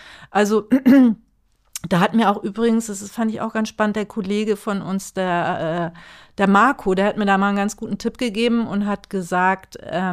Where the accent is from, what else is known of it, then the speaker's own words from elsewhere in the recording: Northern Germany, Germany; Auch als Norddeutsche, ja.